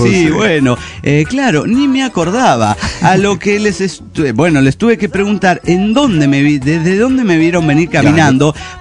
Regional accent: Santa Fe, Argentina; de Santa Fe, República Argentina.

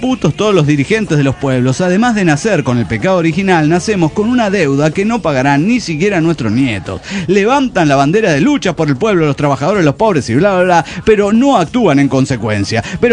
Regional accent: Guadalajara, Jalisco, Mexico; de Guadalajara

